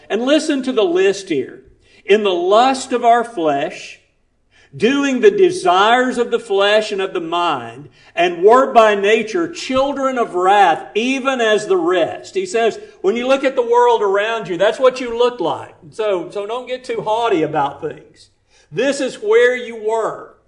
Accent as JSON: {"language": "English", "region": "Alabama", "country": "United States", "said": "there'll be no doubt I'm from Alabama, not Illinois or Wisconsin."}